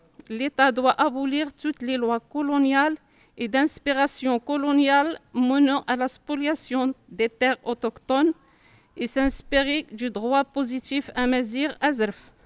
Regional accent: Morocco; je suis amazigh du Maroc.

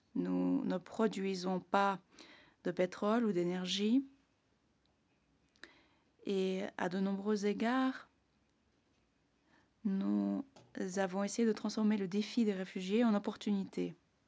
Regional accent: Jordan; étant donné que je viens de la Jordanie, le pays qui accueille le plus grand nombre de réfugiés de par le monde

